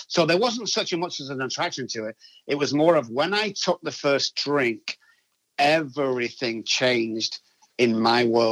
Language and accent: English; Manchester, North West England, United Kingdom; moved away as an adult; Grew up in Manchester, United Kingdom, and started drinking at the age of 9.